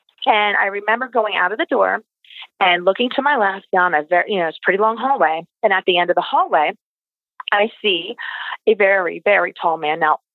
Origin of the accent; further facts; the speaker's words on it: Pennsylvania, United States; You know, we're from Pennsylvania, but this is a very open construction architecture out in the nature